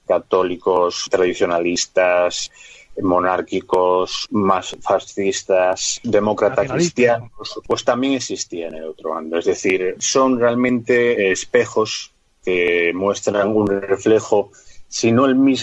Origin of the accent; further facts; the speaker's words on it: Galicia, Spain; Aquí voy a responder como buen gallego con evasivas.